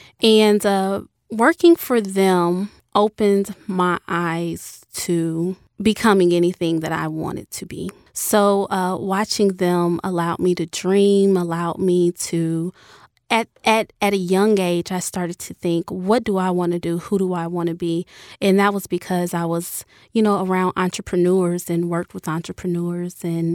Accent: Birmingham, Alabama, United States; also born or lived in Detroit; Growing up in Birmingham, I, again, was from Detroit, so it felt small to me. It felt like everyone knows each other. It was home.

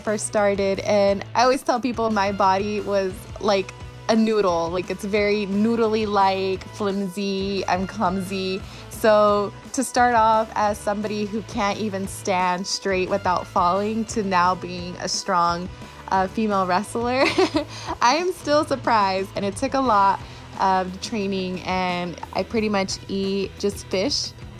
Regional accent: Dallas, Texas, United States; I am originally from Dallas, Texas.

